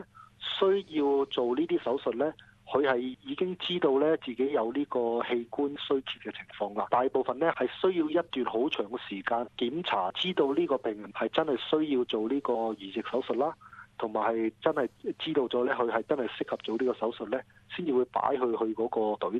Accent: China; 我哋中國人

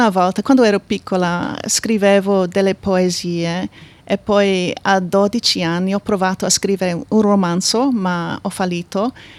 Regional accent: Melbourne, Victoria, Australia; Sì, sono nata e cresciuta a Melbourne, sì.

